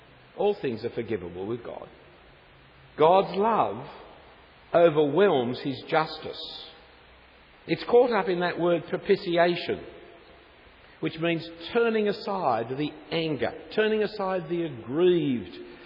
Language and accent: English; Australia